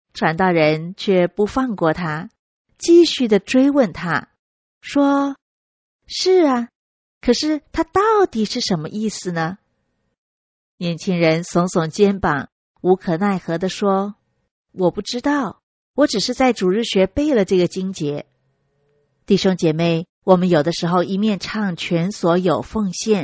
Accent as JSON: {"language": "Chinese", "country": "China", "said": "我想我们中国人啊，最懂得背诵的价值了。我们从小背诗词、背古文"}